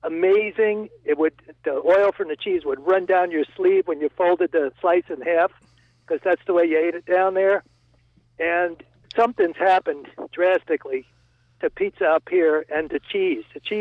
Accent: New Jersey, United States; I grew up in New Jersey also, and when you bought a slice in New Jersey, the thing was so hot

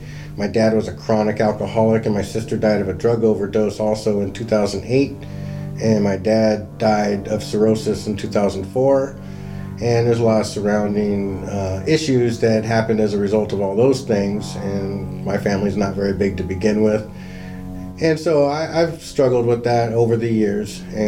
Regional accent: California, United States; I grew up in Southern California.

